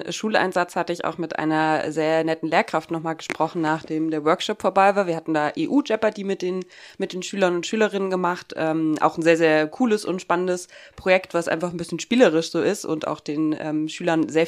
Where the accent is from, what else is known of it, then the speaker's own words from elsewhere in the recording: East Germany, Germany; ich bin Deutsche, würde ich dabei auch eher sagen, nee, ich ist eher europäisch oder dann halt mehr auf dieser regionalen Ebene von, okay, ich habe in meinem Leben nur in ostdeutschen Bundesländern irgendwie gelebt.